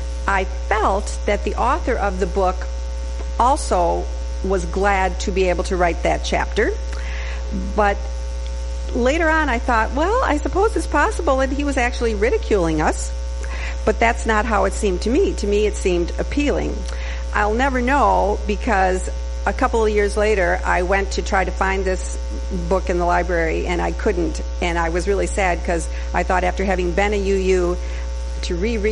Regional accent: Chicago, Illinois, United States; moved away as an adult; now in Madison, United States; I was raised a Catholic in Chicago, and my first two children were baptized as Catholics there. We moved to Madison in 1978.

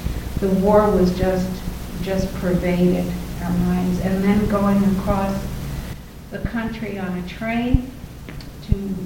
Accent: New York City, New York, United States; I'm second world war vintage. Growing up in New York City, listening to the shortwave and hearing Hitler.

